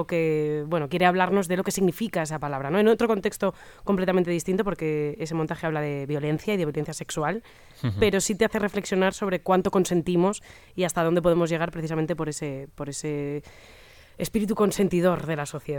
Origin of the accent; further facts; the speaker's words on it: Valencian Community, Spain; Sí, yo os los regalaba, que soy valenciana